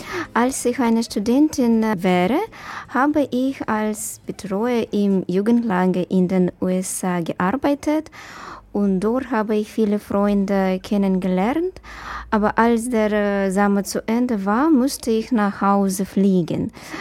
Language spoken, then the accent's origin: German; Moscow, Russia; German is a second language; now in Potsdam, Germany; Ich komme aus Russland, aus Moskau. Ich bin verheiratet und wir sind später Siedler, Wolga-Deutsche.